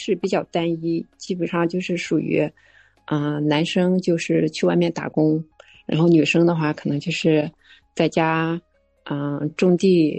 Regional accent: Linyi, Shandong, China; 我老家刚才你也说了嘛，就是山东，然后临沂，就是是一个比较落后的农村吧。反正就是条件挺不好的。

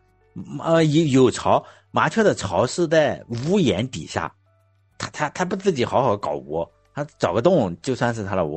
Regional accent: Shandong, China; 但在我们山东这边，大家都不会去捅燕子窝

